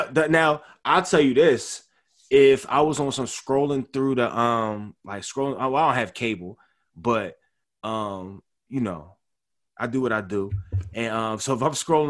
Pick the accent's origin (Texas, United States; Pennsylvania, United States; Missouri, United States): Pennsylvania, United States; Philadelphia; I'm in college at the time, right? I'm from Philly.